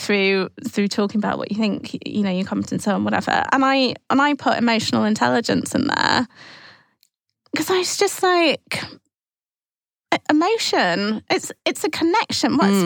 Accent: Manchester, North West England, United Kingdom; maybe it's because I'm from Manchester, so I'm northern, you know, or because I'm brown or a woman.

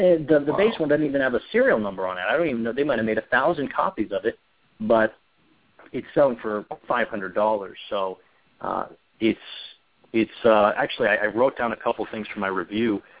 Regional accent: United States; because as Americans, I'm American football, basketball, you know, baseball is huge.

